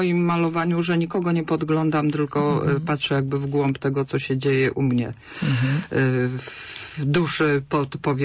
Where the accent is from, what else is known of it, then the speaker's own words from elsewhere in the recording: Poznań, Greater Poland Voivodeship, Poland; born there; now in Suchy Las, Poland; Ja jestem taka z wyboru sucha laska, jak ja to sobie mówię. Ale jestem poznanianką z urodzenia, ale mieszkam teraz w Suchym Lesie.